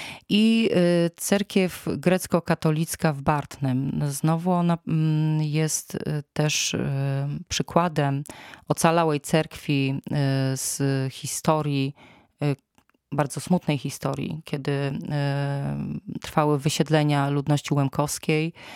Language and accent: Polish; Kraków, Lesser Poland, Poland; now in Gorlice, Poland; Ja sama, rodowita krakowianka, jak przyjechałam do Gorlic akurat no, wiele lat wcześniej